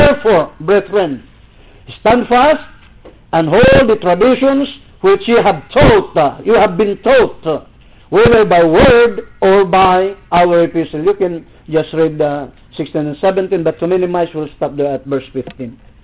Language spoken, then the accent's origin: English; Philippines; first language Ilocano; English is a second language; My chart is in English. Our national language is Tagalog. My native language is Ilocano. And the native language of the people there is Banag and Itawis.